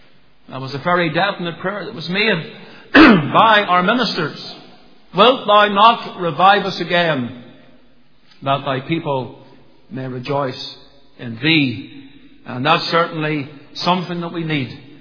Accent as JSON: {"language": "English", "town": "Portadown", "region": "Northern Ireland", "country": "United Kingdom", "tie": "born or raised there", "said": "I grew up in Portadown as a young teenager thinking about this prayer often in the prayer meetings of our church."}